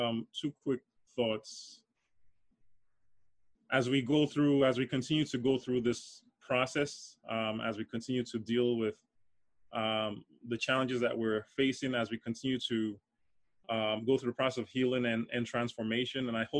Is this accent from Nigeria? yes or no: yes; Nigeria; also born or lived in New York City, United States; now in United States; I was born in Brooklyn. I am Nigerian. I grew up in Nigeria, and I've lived most of my life here at this point.